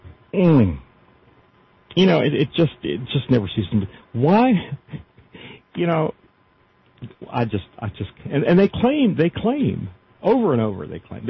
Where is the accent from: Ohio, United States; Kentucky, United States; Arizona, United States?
Arizona, United States; just as we did in my home state of Arizona.